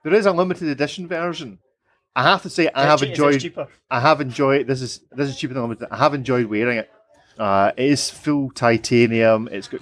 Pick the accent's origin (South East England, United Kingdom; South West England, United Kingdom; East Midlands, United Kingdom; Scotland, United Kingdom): Scotland, United Kingdom; Edinburgh; born there; Positive. I was born in Edinburgh.